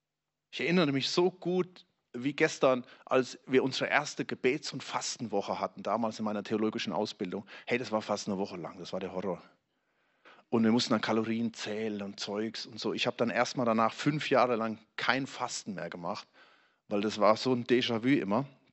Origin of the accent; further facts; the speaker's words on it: Hesse, Germany; Bei uns in Hessen sagt man bratteln.